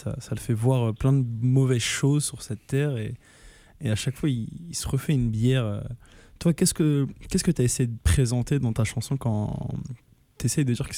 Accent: Paris, Île-de-France, France; Mais moi tu vois, je suis parisien

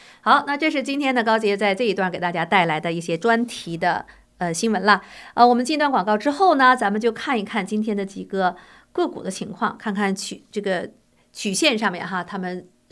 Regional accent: United States; 可是我们美国人呢，我们自己会不会受益？

